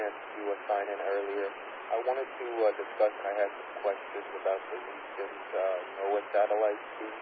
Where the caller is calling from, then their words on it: Flushing, New York, United States; I'm transmitting from Flushing, New York.